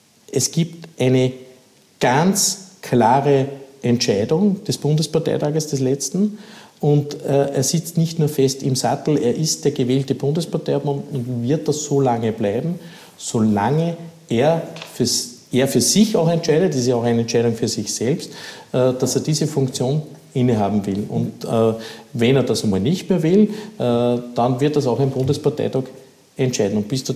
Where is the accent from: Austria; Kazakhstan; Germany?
Austria; Upper Austria; Ich habe das selber miterlebt in meiner Heimatgemeinde, was die Welser Westspange betroffen hat.